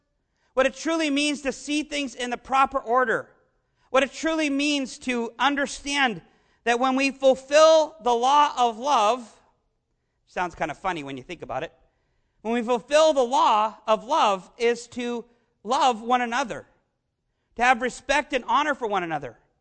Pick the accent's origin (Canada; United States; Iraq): Canada; I grew up in Canada, and I was often instructed in history about the American Rebellion.